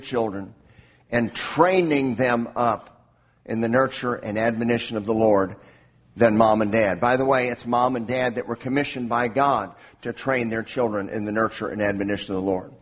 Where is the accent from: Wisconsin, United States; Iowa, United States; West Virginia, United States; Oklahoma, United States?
Oklahoma, United States; Edmond; You know, in my days growing up in Oklahoma, in Edmond High School, you had pickup trucks in the parking lot